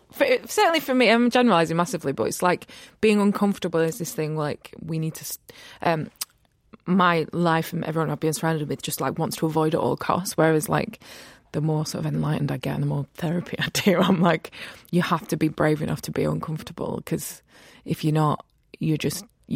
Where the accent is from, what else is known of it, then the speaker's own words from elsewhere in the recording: Rotherham, Yorkshire and the Humber, United Kingdom; born there; I was born in 86 in Rotherham.